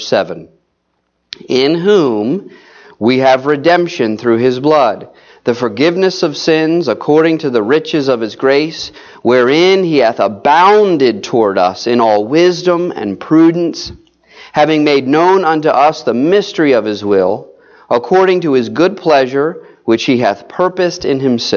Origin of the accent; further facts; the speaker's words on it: New Jersey, United States; Yes, I am from New Jersey, South Jersey. Big difference between South Jersey and North Jersey.